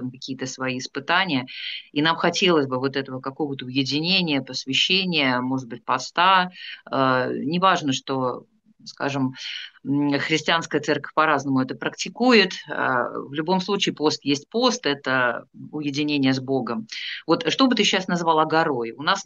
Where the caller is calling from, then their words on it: Volsk, Saratov Oblast, Russia; я сейчас вещаю из Вольска, у нас рядом горы есть